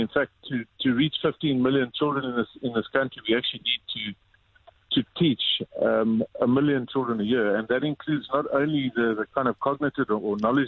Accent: Camps Bay, Western Cape, South Africa; I grew up in Camps Bay.

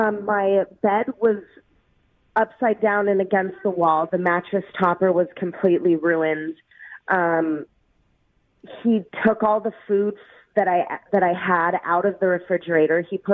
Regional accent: Bellevue, Washington, United States; now in Seattle, United States; So I grew up in Bellevue, yes.

